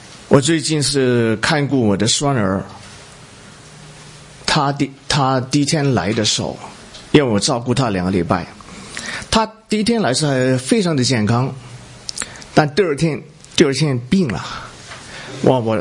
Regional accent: Guangdong, China; 我是广东人哈，那么呢我们的同乡有很多人是当海员

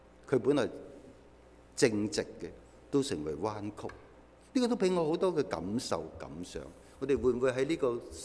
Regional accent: China; 我們中國人都說玉不琢不成器

